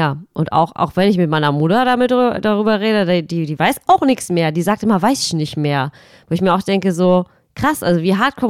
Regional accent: East Germany, Germany; habe ich auch mich teilweise auch als Ossi vorgestellt

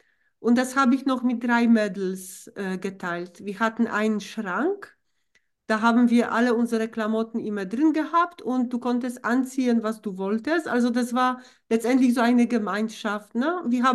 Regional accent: Tychy, Silesian Voivodeship, Poland; moved away as an adult; Ich bin in Polen geboren, in Oberschlesien, in Tychy bei Katowice. Und tatsächlich bis ich 23 war, habe ich in Tychy gelebt, bis auf diese Zeit, wo ich studiert habe.

